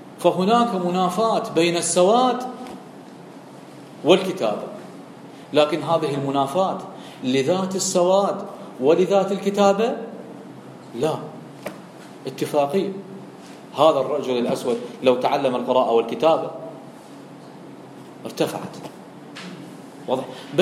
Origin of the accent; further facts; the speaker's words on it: Iraq; نحن عندنا بالعراق